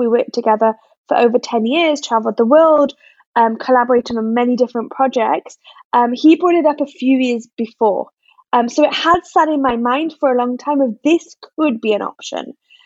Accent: Newcastle upon Tyne, North East England, United Kingdom; also born or lived in London; now in Tel Aviv, Israel; I grew up in England. I grew up in Newcastle upon Tyne, and then I lived in London for a while, and then I moved to Tel Aviv.

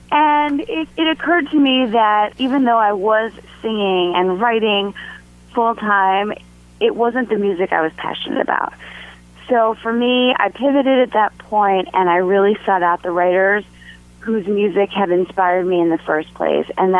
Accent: Philadelphia, Pennsylvania, United States; I grew up in Philadelphia, so I worked with Gamble and Huff coming up

